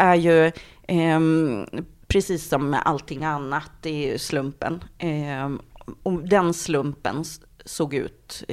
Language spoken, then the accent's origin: Swedish; Finland; now in Sweden; Och jag är ursprungligen från Finland, så jag är invandrare, som lite sådär invandrarkvinna är jag då.